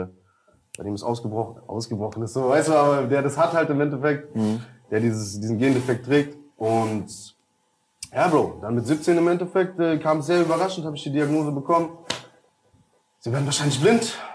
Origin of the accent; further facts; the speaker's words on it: Bad Hersfeld, Hesse, Germany; now in Frankfurt, Germany; Aus Hessen, Bruder, Fulda, Kassel, so. Ja. Kleine Stadt, Bruder.